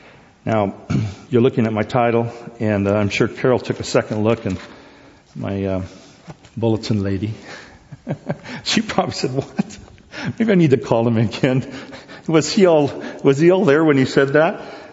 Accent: South Korea; when I was a kid growing up in Korea. And we had, of course, a beach cabin that was right on the beach.

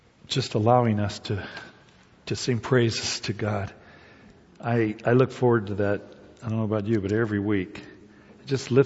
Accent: California, United States; I grew up in the Napa Valley, for a number of years I was there

